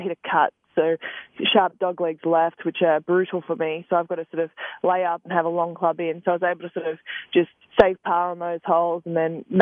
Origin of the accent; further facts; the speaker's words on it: Australia; I'm doing my best. I'm Australian